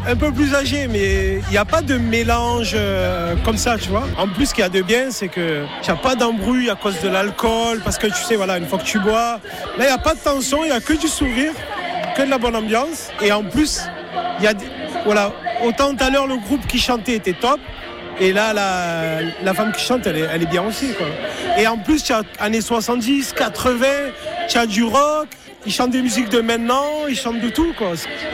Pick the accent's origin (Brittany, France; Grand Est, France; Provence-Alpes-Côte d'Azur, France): Provence-Alpes-Côte d'Azur, France; Marseille; Moi, je viens de Marseille